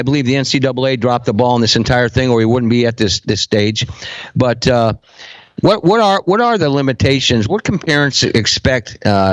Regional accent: Iowa, United States; I'm from Iowa, the University of Iowa.

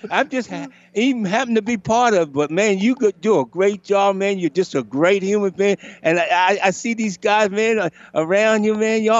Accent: Maryland, United States; accent: Maryland; That's my Maryland accent.

